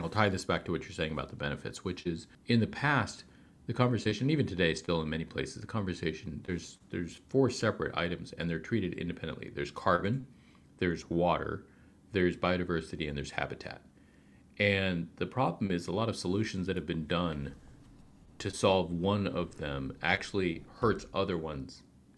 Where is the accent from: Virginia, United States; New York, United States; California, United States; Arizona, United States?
California, United States; Long Beach; Just like in California, in my hometown of Long Beach, they have a program